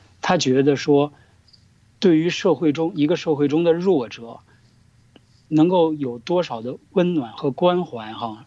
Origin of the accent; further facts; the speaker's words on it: China; now in Canada; 虽然我是一个来自大陆的加拿大人啊，